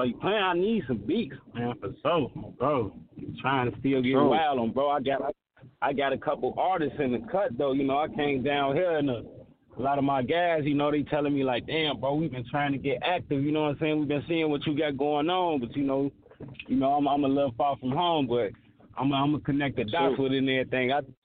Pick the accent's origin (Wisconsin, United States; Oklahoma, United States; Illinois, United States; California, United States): Illinois, United States; Chicago; also born or lived in Minneapolis; I'm an artist from Chicago, Joe, but, you know, I'm in Minneapolis, too, with it. But, you know, I'm really from Chicago. I'll be back and forth with it